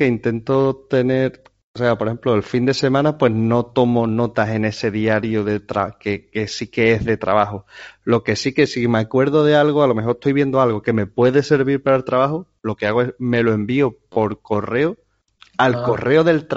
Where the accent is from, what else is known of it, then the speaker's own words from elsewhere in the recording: Spain; Somos de España todos, hablamos español todos, pero hacemos los backlogs en inglés.